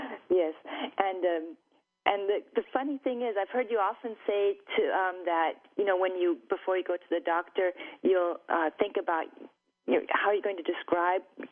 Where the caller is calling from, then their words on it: Munich, Bavaria, Germany; I'm calling in from Munich in Germany.